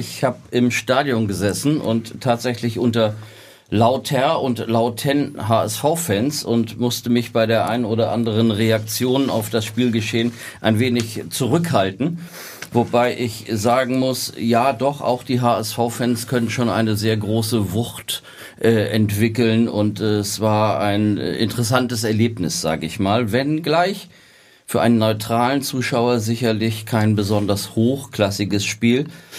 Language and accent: German; Hamburg, Germany; Als gebürtiger Hamburger, die unserer schönen Stadt in ihrem bisherigen Leben ja nie für längere Zeit den Rücken gekehrt haben